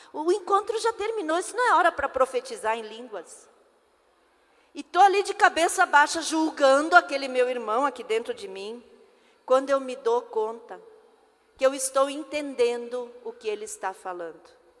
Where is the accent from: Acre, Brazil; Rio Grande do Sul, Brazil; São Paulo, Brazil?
Rio Grande do Sul, Brazil; Lá no meu estado, que eu sou do estado do Rio Grande do Sul, mas bem pertinho da cidade onde o Marcos mora. Eu moro na Serra